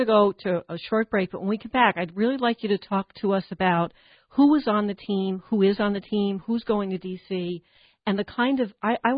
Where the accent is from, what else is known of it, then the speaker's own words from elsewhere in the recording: New Jersey, United States; I read somewhere several times that New Jersey is really a prime location, and I'm from New Jersey, so don't say anything mean